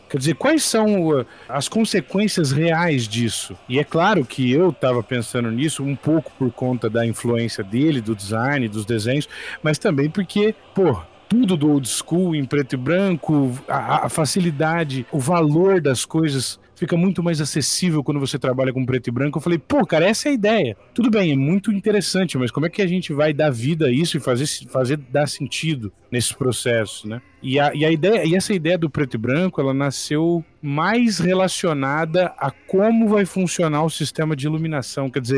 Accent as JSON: {"language": "Portuguese", "town": "Bebedouro", "region": "São Paulo", "country": "Brazil", "said": "Eu sou de Bebedouro, uma cidade do interior de São Paulo, cidadezinha pequena na região de Ribeirão."}